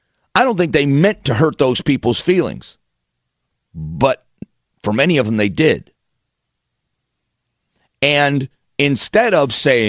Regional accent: Florida, United States; I am unashamedly a Miami Hurricanes fan, have been my entire life growing up in Southwest Florida.

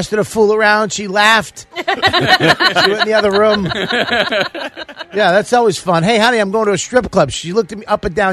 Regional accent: Boston, Massachusetts, United States; now in New York, United States; Listen, where you're from, I go, I live in New York, but I'm from Boston.

